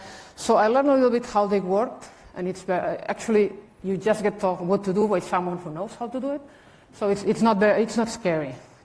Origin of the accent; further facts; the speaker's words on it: Barcelona, Catalonia, Spain; I am from Barcelona